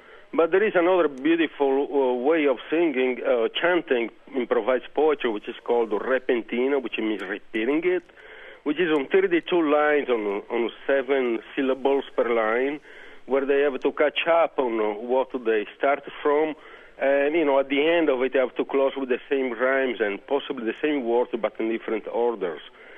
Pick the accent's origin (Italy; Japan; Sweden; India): Italy; Sardinia; now in United States; Well, I come from Sardinia. You know, it's the island of Italy, between Italy and Spain. And we have our own language there. It's not Italian.